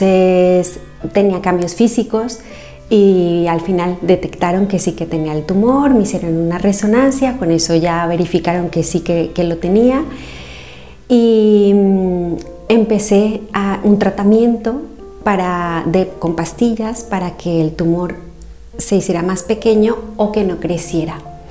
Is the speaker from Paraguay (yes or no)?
no; Colombia; moved away as an adult; now in Valencia, Spain; Soy colombiana y estoy aquí en España hace más o menos 18 años.